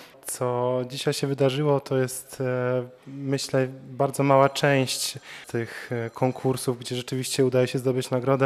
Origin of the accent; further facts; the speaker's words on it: Ustroń, Silesian Voivodeship, Poland; moved away as an adult; now in Bydgoszcz, Poland; jestem bydgoszczaninem z wyboru, chociaż pochodzę z Beskidów, z miasta uzdrowiska Ustroń. To już od ponad 8 lat tutaj mieszkam. Przeprowadziłem się tutaj na studia, żeby studiować w Akademii Muzycznej.